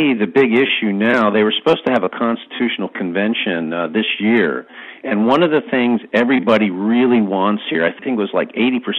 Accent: United States; I grew up in America

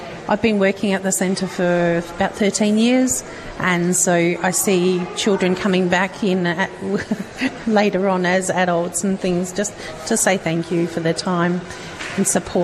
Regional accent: Joondalup, Western Australia, Australia; So I grew up in Joondalup and been here

